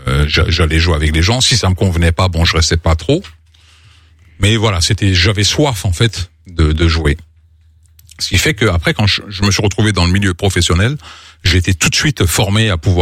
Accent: Garges-lès-Gonesse, Île-de-France, France; comme j'ai grandi à Garges, j'étais à l'école avec Kenzie aussi

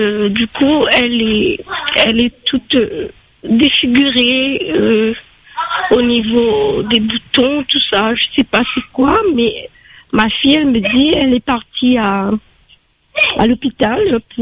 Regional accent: Réunion, France; Et nous, on est de la Réunion.

